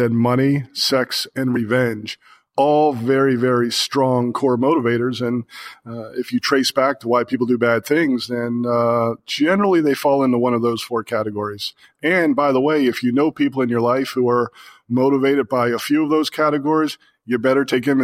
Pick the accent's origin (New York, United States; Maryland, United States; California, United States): Maryland, United States; Baltimore; when I travel around the country and I say, oh, I'm from Baltimore, people go, man, are you kidding?